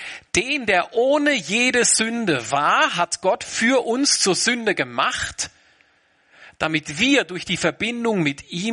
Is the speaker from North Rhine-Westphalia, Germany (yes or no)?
no; Baden-Württemberg, Germany; also ich kann ja sowieso kein Hochdeutsch, gell? Das ist ja alles nur Geblöffe. Das Bundesland, wo ich herkomme, hat den Slogan, wir können alles außer Hochdeutsch.